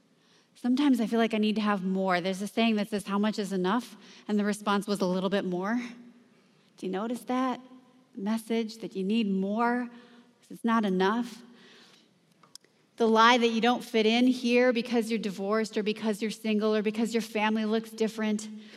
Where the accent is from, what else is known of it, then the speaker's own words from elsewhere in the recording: California, United States; moved away as an adult; I grew up in California. I moved to Wisconsin when I was 21 years old, and I came to visit my dad, who's here too.